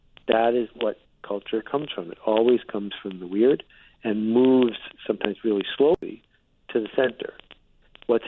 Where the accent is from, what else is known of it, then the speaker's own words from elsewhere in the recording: Algonquin Park, Ontario, Canada; also born or lived in Buffalo, United States; No, honorary. I'm from Buffalo, but I grew up in Algonquin Park.